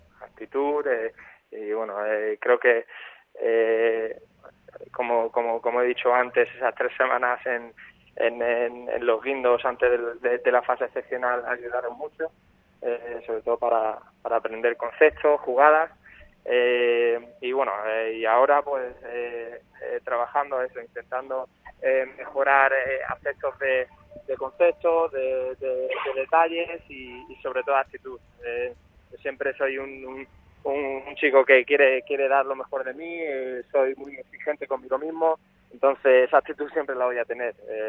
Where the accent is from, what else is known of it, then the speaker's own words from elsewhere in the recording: Spain; yo siendo europeo, viniendo de España